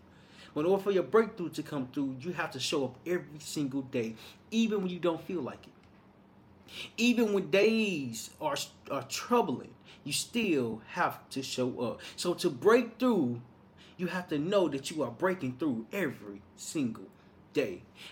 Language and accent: English; Little Rock, Arkansas, United States; And what I recognized growing up in Little Rock, Arkansas, is that even though you have the size